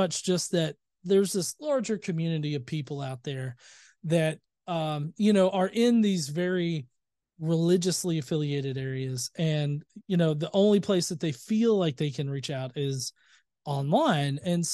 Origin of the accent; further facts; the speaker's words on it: the South, United States; growing up in the South in religious, you know, it kind of compliance is the thing that's kind of taught.